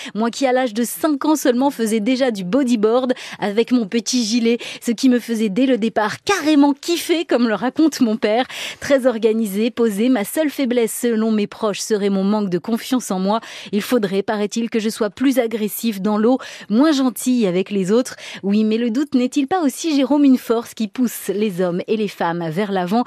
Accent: Leeward Islands, French Polynesia; born there; je suis née ici en Polynésie, dans l'archipel des îles sous le vent.

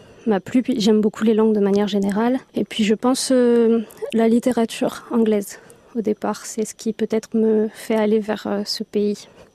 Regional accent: Pioggiola, Corsica, France; Je suis de Pioggiola

